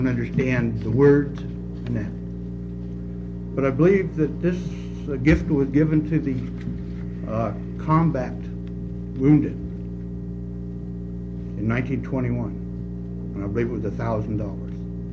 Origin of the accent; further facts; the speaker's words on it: Salem, United States; I was born and raised in Salem. I am 56 years old.